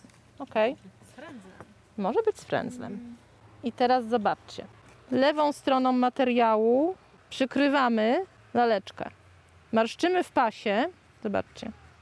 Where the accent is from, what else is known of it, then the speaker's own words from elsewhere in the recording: Tarnów, Lesser Poland, Poland; moved away; Pochodzę z Tarnowa, zakochałam się w tym miejscu i akurat los tak sprawił, że tu mieszkam.